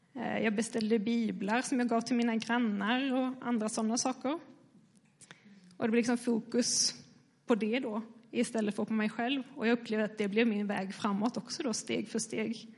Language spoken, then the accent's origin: Swedish; Skåne, Sweden; jag skulle flytta hem till Skåne igen där jag kommer från.